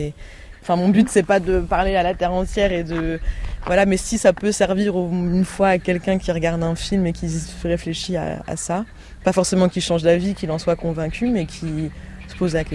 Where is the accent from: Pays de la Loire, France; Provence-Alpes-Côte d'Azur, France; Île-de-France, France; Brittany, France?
Île-de-France, France; Paris